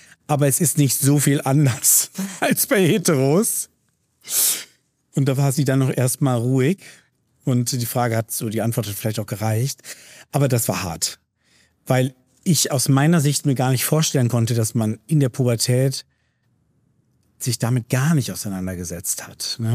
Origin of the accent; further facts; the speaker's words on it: Schöppingen, North Rhine-Westphalia, Germany; Wie oft ich schon gesagt habe, ja, ich komme aus Münster. Denn Schöpping ist nicht so einfach zu erklären. Das ist irgendwo zwischen Münster, Ahaus, Grunau, Nähe der niederländischen Grenze.